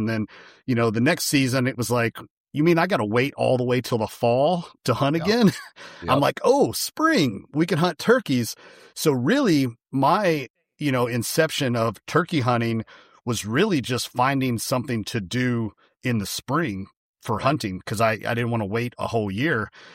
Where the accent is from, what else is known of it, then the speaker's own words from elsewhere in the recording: Lexington, Kentucky, United States; I grew up in Lexington, Kentucky, more or less. Just a little south of there, a little town called Jessamine County.